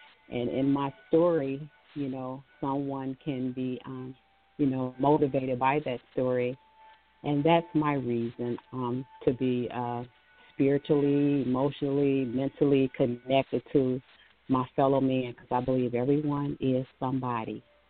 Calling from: Michigan, United States; I am calling from Michigan.

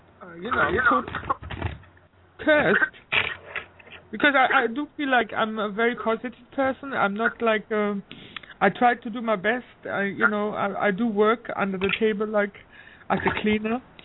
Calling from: Canada

